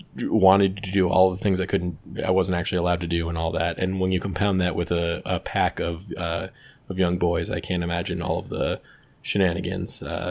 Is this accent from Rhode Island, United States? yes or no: yes; Rhode Island, United States; I feel like I didn't know that when I was growing up in Rhode Island, literally two states away.